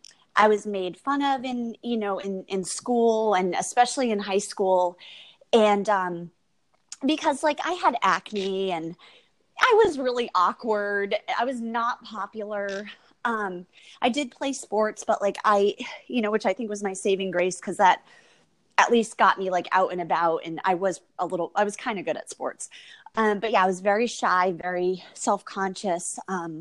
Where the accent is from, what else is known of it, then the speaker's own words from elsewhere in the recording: Connecticut, United States; also born or lived in Kentucky; So I grew up in Connecticut. I mean, pretty much my whole life, besides when I went away to school and when I went away, you know, to the Louisville, Kentucky, Indiana area.